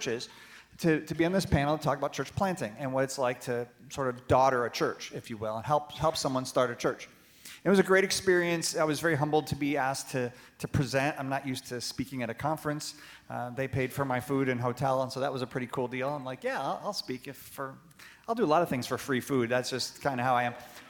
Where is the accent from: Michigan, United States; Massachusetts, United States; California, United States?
Michigan, United States; Ann Arbor; Some of you know I'm from Ann Arbor.